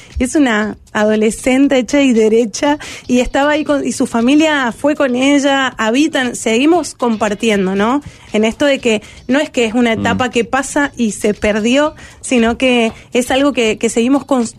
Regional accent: Mendoza, Argentina; now in Uruguay; Yo soy de Argentina, de Mendoza. y vine acá a Uruguay hace 17 años.

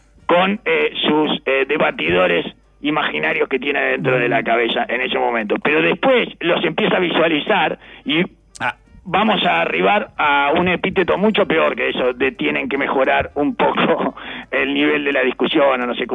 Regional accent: Uruguay; Yo me crié acá en la Suiza del Sur, digamos, ¿no?

